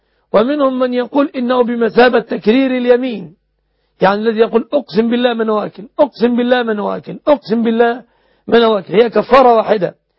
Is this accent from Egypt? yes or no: yes; Egypt; في بلادنا مصر